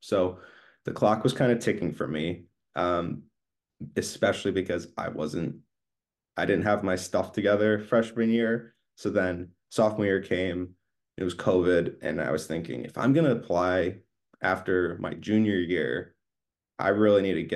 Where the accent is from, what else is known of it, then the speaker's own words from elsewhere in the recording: Michigan, United States; so since I'm from Michigan and then I came to Ohio State, didn't know anybody here.